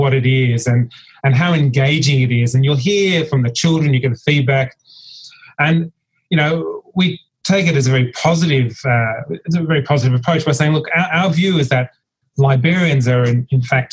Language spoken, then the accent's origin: English; Canberra, Australian Capital Territory, Australia; I grew up in Canberra. I was naturally curious.